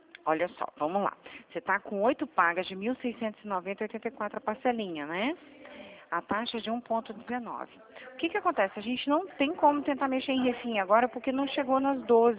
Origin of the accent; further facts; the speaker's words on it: Espírito Santo, Brazil; eu sou do Espírito Santo, viu? Eu tô no interior de São Paulo falando com você.